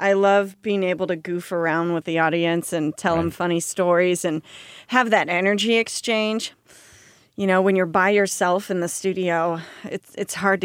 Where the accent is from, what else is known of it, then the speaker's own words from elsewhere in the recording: Concord, California, United States; now in Sacramento, United States; Originally, I grew up in Concord. I've been in the Sacramento area for about 10 years.